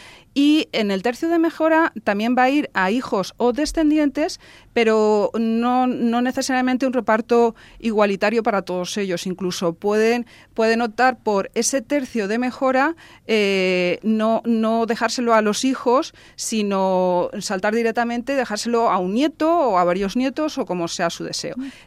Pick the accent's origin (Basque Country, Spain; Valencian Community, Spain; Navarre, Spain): Valencian Community, Spain; me refiero nosotros como valencianos